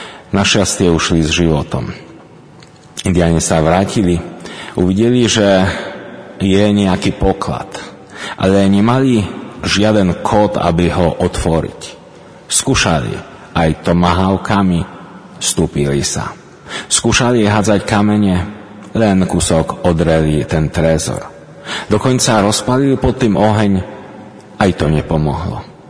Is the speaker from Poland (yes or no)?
yes; Poland; Slovak is a second language; now in Slovakia; Aj keď 20 rokov pôsobím na Slovensku, vo väčšine v komintách sme boli Poliaci